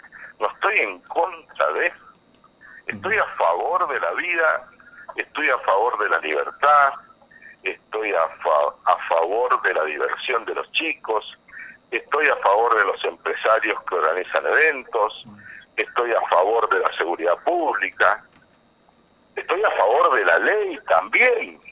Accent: Argentina; yo soy un ciudadano común, como vos, que transito las calles de mi pueblo hace 54 años, que me crié acá, frente a la Plaza San Martín, jugando en la Plaza San Martín.

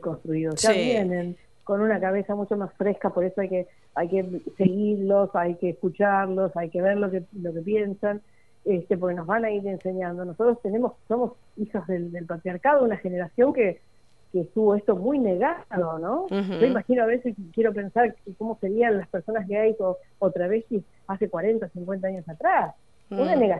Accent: Rosario, Santa Fe, Argentina; Yo, insisto, soy de Rosario

